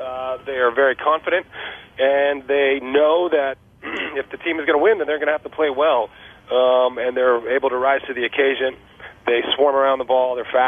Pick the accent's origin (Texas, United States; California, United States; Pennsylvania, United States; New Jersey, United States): California, United States; San Jose; born or raised there; moved away as an adult